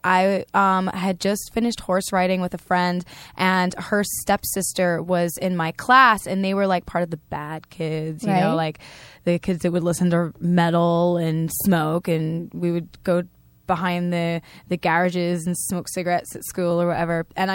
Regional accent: United States; And, you know, like being an American, that's also something that's different.

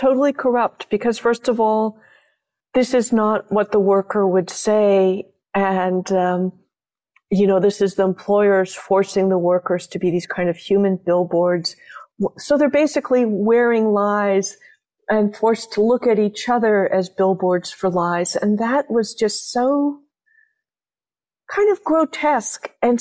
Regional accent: California, United States; One of the joys, I'm a Californian, I'm a habitué of farmers markets.

